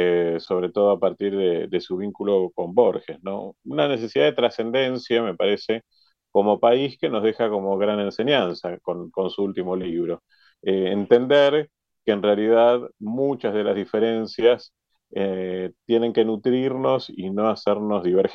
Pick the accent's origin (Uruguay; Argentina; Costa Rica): Argentina; que hoy tenemos como argentinos